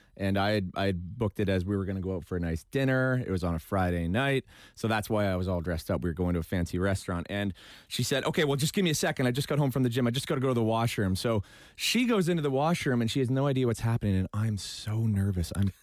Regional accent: Toronto, Ontario, Canada; I'm from Toronto. That's where I was born. That's where I was raised. This is my first time outside of Toronto, actually. I've never lived outside of the greater Toronto area.

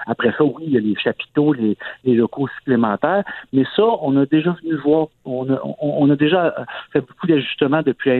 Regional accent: Montreal, Quebec, Canada; mais moi, je suis Montréalais.

